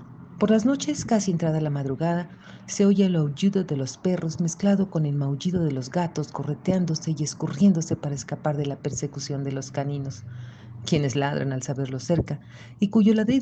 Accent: Taxco, Guerrero, Mexico; mi pueblo natal, Taxco, Guerrero.

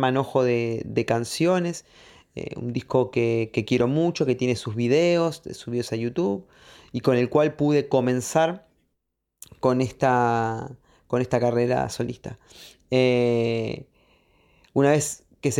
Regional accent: Campana, Buenos Aires Province, Argentina; soy un cantautor de Buenos Aires, Argentina, más precisamente de la ciudad de Campana, una ciudad que está a 80 kilómetros de capital.

